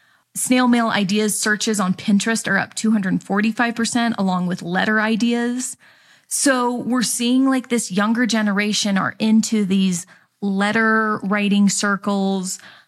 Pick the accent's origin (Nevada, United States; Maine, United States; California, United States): Nevada, United States; so I grew up in Nevada, and we had pen pals in Atlanta, Georgia.